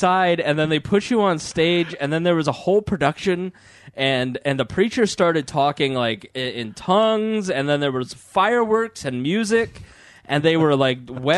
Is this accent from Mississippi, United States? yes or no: no; Plainfield, Indiana, United States; Where we grew up, we grew up in Plainfield, like 45 minutes west in the county. It was Amo, so it was like way out in the country.